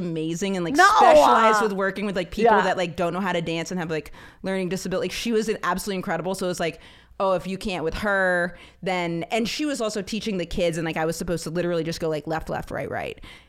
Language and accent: English; Maine, United States; We didn't have ESL in rural Maine because it wouldn't have applied.